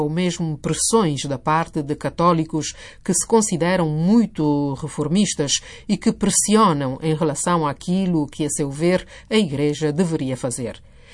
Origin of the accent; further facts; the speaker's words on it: Austria; Portuguese is a second language; Como austríaca, posso compreender que muitas mulheres, quando vou à Áustria ou à Alemanha, falamos a mesma língua